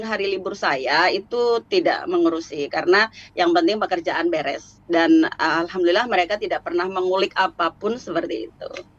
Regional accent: Indonesia; Karena memang saya dari Indonesia suka di pendidikan.

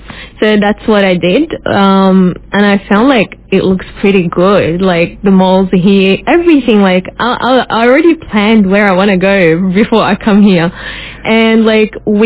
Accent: Australia; also born or lived in Egypt; now in Indonesia; I'm from Australia, originally from Egypt.

